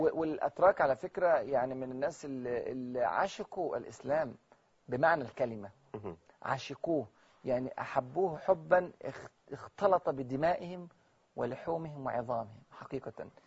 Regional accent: Egypt; أنا مصري وأفتخر أن أنا مصري، بس مصري مسلم وأفتخر أن أنا مسلم

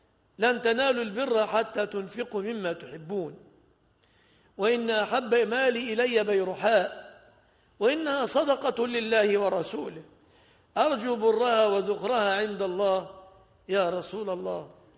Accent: Egypt; فعلى ما تعودناه عندنا في مصر اشترت الأجرة، كم الأجرة؟

